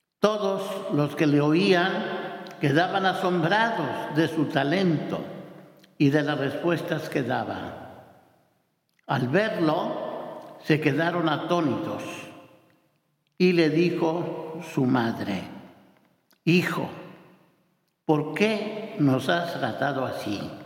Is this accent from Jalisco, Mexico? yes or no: no; Zamora, Michoacán, Mexico; allí en mi pueblo, en Zamora, Michoacán